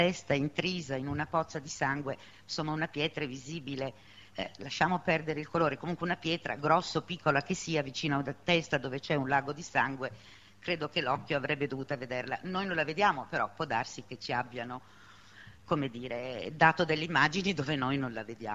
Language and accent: Italian; Genoa, Liguria, Italy; Peraltro per me, essendo genovese ed essendo stata lì in quei giorni